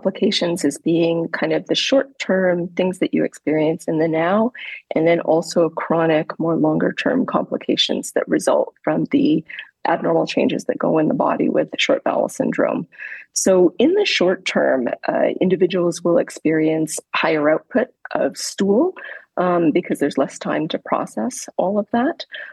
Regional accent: Vancouver, British Columbia, Canada; now in United States; I grew up in Vancouver, Canada, did my medical education mostly in Canada, and then came to the U.S. for fellowship.

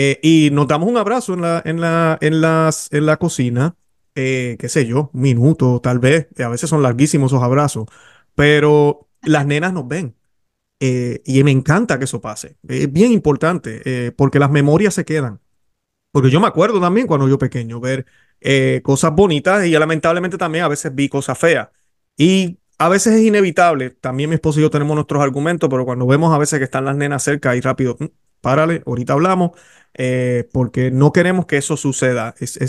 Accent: Puerto Rico; yo que soy de Puerto Rico

